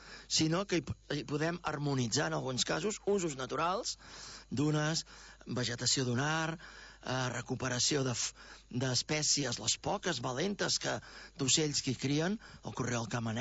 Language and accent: Catalan; Catalonia, Spain; Els que hi som del Maresme, per exemple, no només del Maresme, però el Maresme és molt clar.